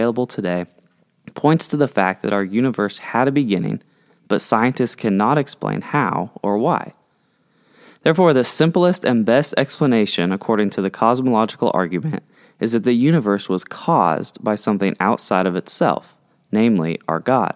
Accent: Edmond, Oklahoma, United States; also born or lived in Santa Cruz, California; I grew up in Santa Cruz, California for the first 12 years of my life, and then we moved here to Edmond, Oklahoma, graduated from Deer Creek High School in 2012

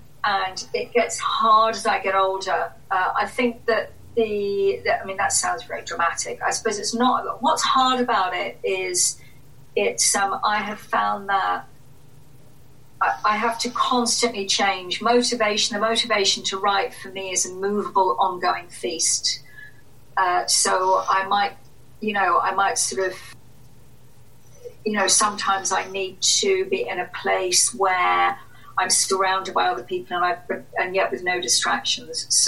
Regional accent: London, United Kingdom; accent: English; identifying myself as Irish, even though I grew up in London and have an English accent.

